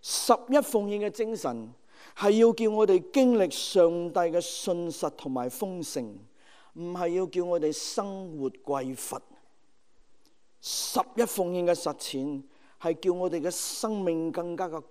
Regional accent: Hong Kong; 我们香港人和大陆人那种很复杂的情谊

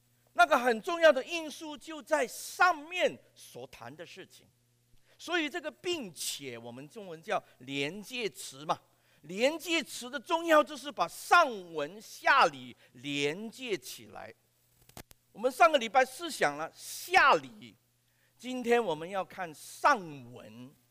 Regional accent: Hong Kong; Chinese is a second language; 我们香港人学讲国语有的时候讲得不准

